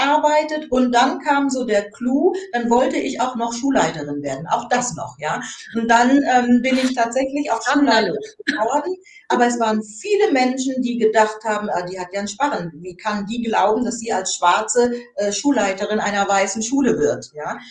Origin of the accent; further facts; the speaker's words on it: Buxtehude, Lower Saxony, Germany; also born or lived in Hamburg; meine Eltern sind Nigerianer. Ich bin in Hamburg geboren, in Buxtehude aufgewachsen, bei einer deutschen Mama, also einer Pflegemutter. Und ja, wenn man eben als schwarze Person in einem weißen Umfeld aufwächst